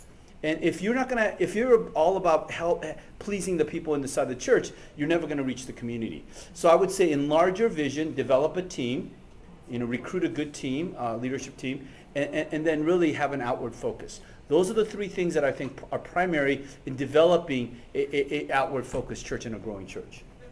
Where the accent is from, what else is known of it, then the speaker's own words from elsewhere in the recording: United States; as a Korean American, Paul, one of the things that I appreciate about our culture growing up in the Korean church was their commitment to sacrifice and a commitment to prayer